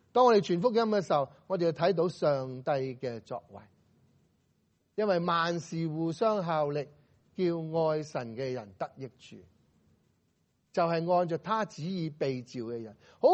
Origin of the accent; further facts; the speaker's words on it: Hong Kong; 我哋香港人讲英文差唔多啦。